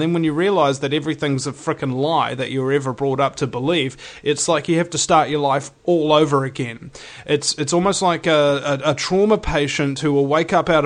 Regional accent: New Zealand; And being a New Zealander, you learn everything about the States first

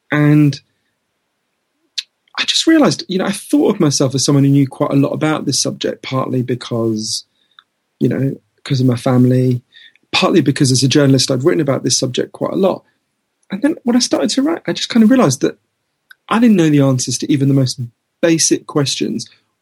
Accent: United Kingdom; I'm a British journalist.

